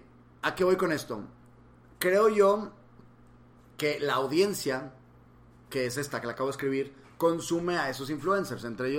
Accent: Monterrey, Nuevo León, Mexico; moved away as an adult; Yo me salí de Monterrey, me harté de Monterrey, acabé la carrera y me fui. Odié la sociedad muy cabrón. Yo viví aquí crecí.

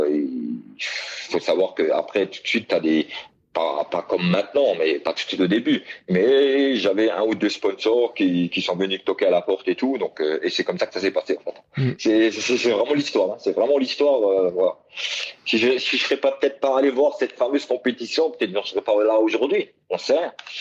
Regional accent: Sarreguemines, Grand Est, France; je refais cette licence handisport au club chez moi à la Sarre, à Sarreguemines.

